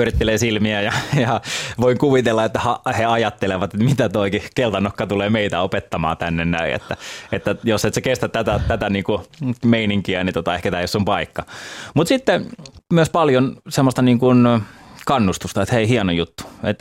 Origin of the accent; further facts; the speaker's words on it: Helsinki, Uusimaa, Finland; Mä olin stadilainen niin kuin identiteetiltäni niin sanotusti.